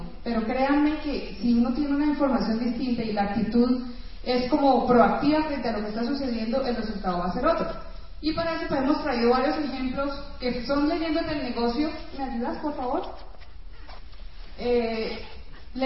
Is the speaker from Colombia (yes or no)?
yes; Cali, Valle del Cauca, Colombia; now in Bogotá, Colombia; Yo hace muchos años que me fui de Cali